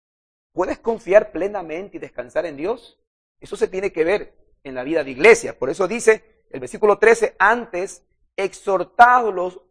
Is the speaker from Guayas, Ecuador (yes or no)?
yes; Guayaquil, Guayas, Ecuador; somos guayaquileños. No siquiera somos del primer mundo, por decir algo, amados hermanos.